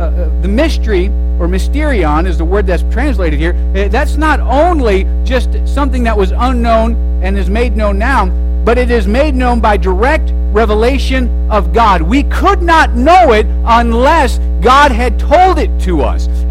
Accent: Tucson, Arizona, United States; I grew up reading a lot of books. I grew up in Tucson. It was hot outside, and so I did a lot of reading.

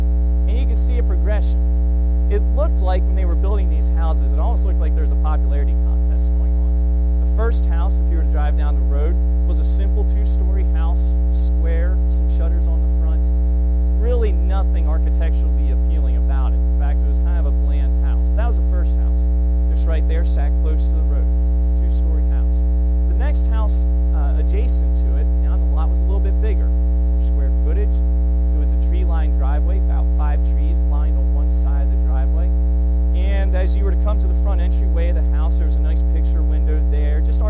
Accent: Hershey, Pennsylvania, United States; Growing up in Hershey, Pennsylvania, I lived in an area where there was a Hershey Medical Center.

